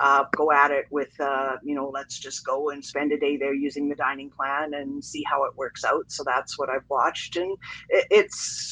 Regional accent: Canada; It have kind of a unique position being Canadian that it's often offered as a bonus with a vacation package where you can get free dining if you're from the UK or Canada.

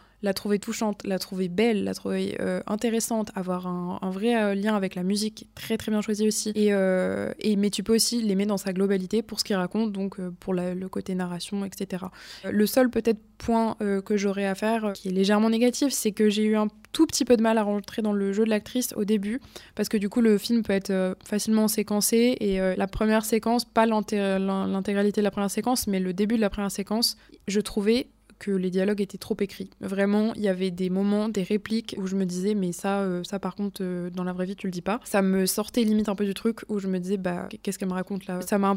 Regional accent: France; de découvrir ce que j'ai loupé en grandissant en France

